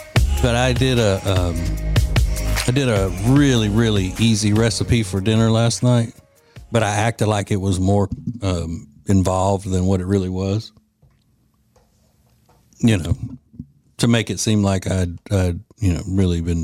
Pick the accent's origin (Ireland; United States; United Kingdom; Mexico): United States; Louisiana; I did add a little Tony Sachery's in it because I'm from Louisiana and you have to.